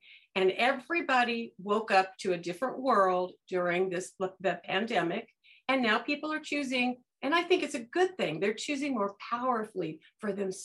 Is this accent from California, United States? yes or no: yes; Reseda, California, United States; San Fernando Valley. I was raised in Reseda.